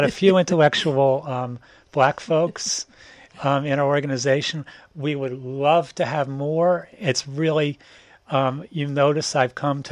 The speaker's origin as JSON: {"language": "English", "town": "Baltimore", "region": "Maryland", "country": "United States", "tie": "born or raised there", "said": "I grew up in Baltimore City, the same city as Nancy Pelosi. It's a very African-American city, a very black city. I grew up in a nice academic Jewish enclave"}